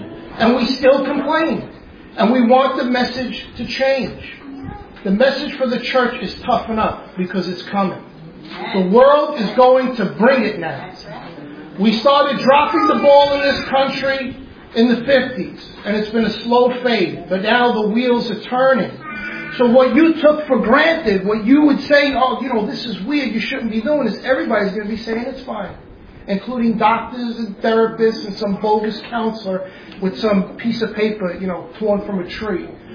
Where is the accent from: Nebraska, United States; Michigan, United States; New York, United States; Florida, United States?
New York, United States; we're from New York, we're from some other tough areas.